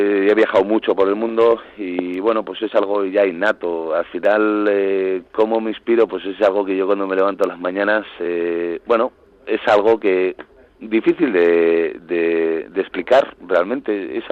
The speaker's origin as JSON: {"language": "Spanish", "town": "Bilbao", "region": "Basque Country", "country": "Spain", "tie": "born there", "said": "somos de Bilbao, yo nací en Bilbao también."}